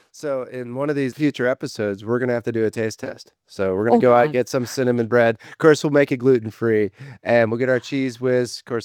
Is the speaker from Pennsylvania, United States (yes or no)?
no; Wisconsin, United States; I'm from Wisconsin. I love cheese.